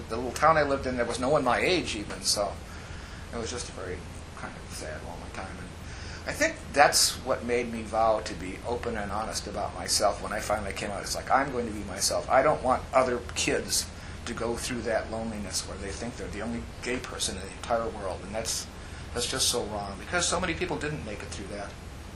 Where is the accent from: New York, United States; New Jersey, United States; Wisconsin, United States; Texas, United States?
Wisconsin, United States; Manitowoc; Anyway, then growing up in Manitowoc, I graduated from Lincoln High School in 1967.